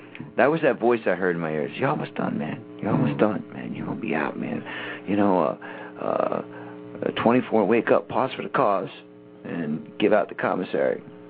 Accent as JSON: {"language": "English", "country": "Ireland", "said": "I'm Irish."}